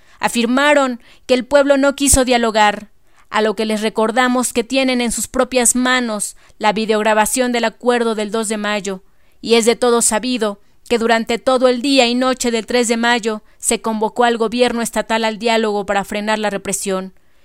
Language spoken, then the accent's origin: Spanish; Atenco, State of Mexico, Mexico; a mi pueblo, Atenco